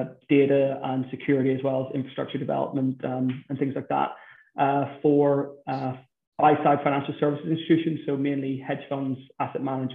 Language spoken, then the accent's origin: English; Belfast, Northern Ireland, United Kingdom; now in Bristol, United Kingdom; Just outside of Belfast.